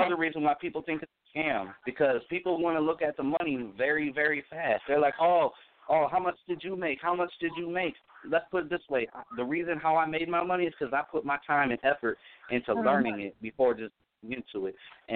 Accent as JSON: {"language": "English", "town": "South Bend", "region": "Indiana", "country": "United States", "said": "Yeah, I'm from South Bend, Indiana."}